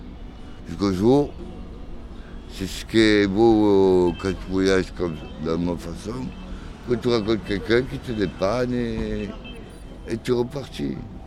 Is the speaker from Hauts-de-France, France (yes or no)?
no; Marseille, Provence-Alpes-Côte d'Azur, France; je suis marseillais de base, 100% marseillais, mais je suis parti quasiment 20 ans à l'étranger. J'ai fait un peu le tour du monde. Et à un moment donné, là, Marseille m'a un peu manqué, je suis revenu.